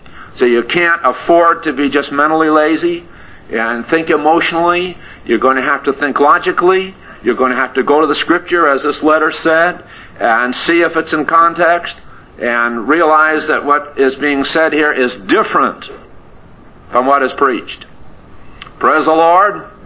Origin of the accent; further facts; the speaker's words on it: United States; I'm an American preaching to an Americans